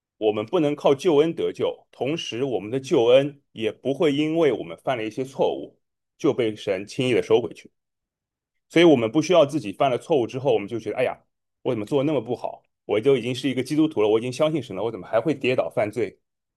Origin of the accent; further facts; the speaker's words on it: Shanghai, China; 在2014年的时候受洗的，所以有12年吧。对，然后我来自中国大陆，我来自上海，上海人。